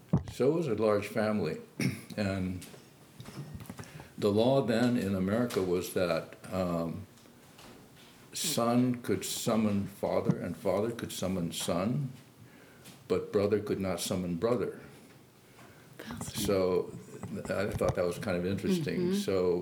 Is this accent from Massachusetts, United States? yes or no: no; San Francisco, California, United States; born there; They got married in 1929 in San Francisco, and I was born in December of 1930.